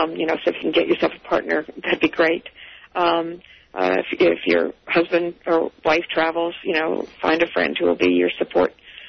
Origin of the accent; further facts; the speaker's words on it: Japan; also born or lived in Italy; when I was growing up in Japan and for a while when my dad was stationed in Italy.